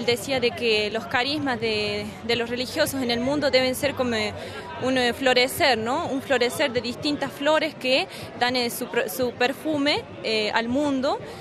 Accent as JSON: {"language": "Spanish", "country": "Argentina", "said": "de las Hijas de San Camilo, vengo de la Argentina"}